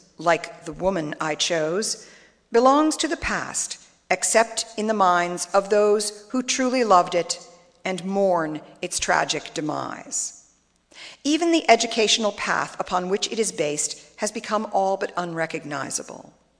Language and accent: English; Lincoln, Massachusetts, United States; a very liberal, affluent rural town west of Boston that is based on my hometown of Lincoln.